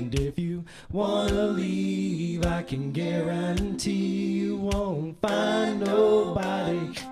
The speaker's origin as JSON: {"language": "English", "town": "New Port Richey", "region": "Florida", "country": "United States", "said": "I'm from Newport Richey."}